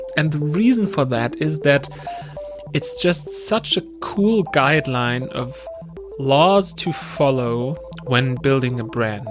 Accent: Germany; accent: German; English is a second language; I'm from Germany, as you can tell by my accent.

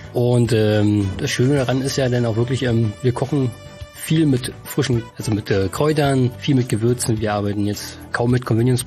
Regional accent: Rathenow, Brandenburg, Germany; now in Tönning, Germany; Aus Rathenow im Havelland.

